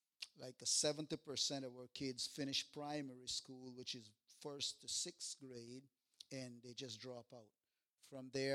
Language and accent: English; Roatan, Bay Islands, Honduras; now in La Ceiba, Honduras; I'm really not a native from La Ceiba. I'm from Roatan. That's another story. There's some islands that Honduras owned that was one time owned by the English, Great Britain, or England, I should say. And so that's where I got my English from.